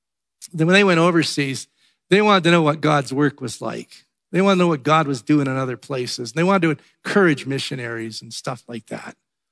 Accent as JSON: {"language": "English", "town": "Vancouver", "region": "British Columbia", "country": "Canada", "tie": "born or raised there", "said": "we grew up in Vancouver"}